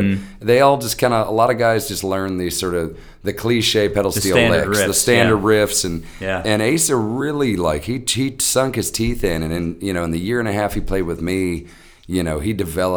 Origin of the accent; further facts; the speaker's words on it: Alabama, United States; also born or lived in Vermont; And I'm from Alabama originally, so I've always had this sort of, you know, real connection with deep, deep Southern folks.